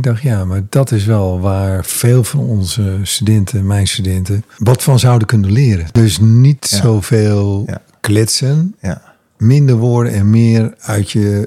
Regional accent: Nieuwzijl, Groningen, Netherlands; born there; Ik ben geboren in Grijpskerk in Nieuwzijl. In Nieuwzijl. Dat is tussen Leeuwarden en Groningen.

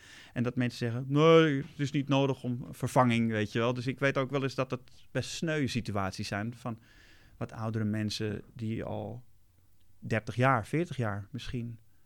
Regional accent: Amsterdam, North Holland, Netherlands; En ik kom wel uit Amsterdam. En ik ken de stad behoorlijk goed.

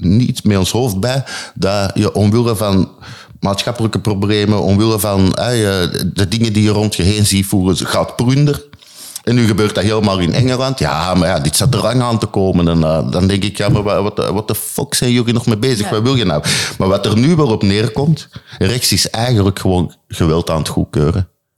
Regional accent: Belgium; ik kom uit België

